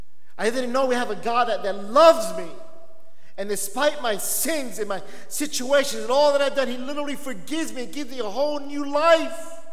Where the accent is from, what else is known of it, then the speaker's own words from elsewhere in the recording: Bronx, New York, United States; I grew up in the Bronx.